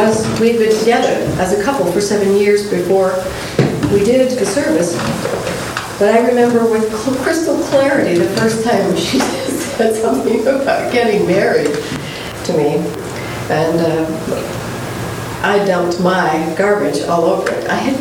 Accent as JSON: {"language": "English", "town": "Story City", "region": "Iowa", "country": "United States", "tie": "born or raised there", "said": "And I was raised in Story City, Iowa, which you've probably never heard of it. It's right in the geographic center of the state"}